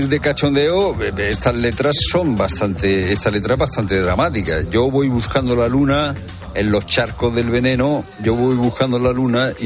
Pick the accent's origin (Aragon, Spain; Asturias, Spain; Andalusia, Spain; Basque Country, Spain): Andalusia, Spain; Córdoba; now in Madrid, Spain; Yo cuando me vine de Córdoba a Madrid, pues tuve que ir a unos cursos de dicción